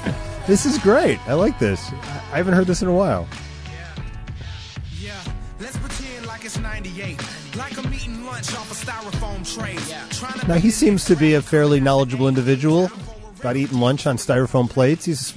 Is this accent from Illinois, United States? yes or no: yes; Oak Forest, Illinois, United States; I grew up in Oak Forest, and there was a part of Oak Forest where we could see the Sears Tower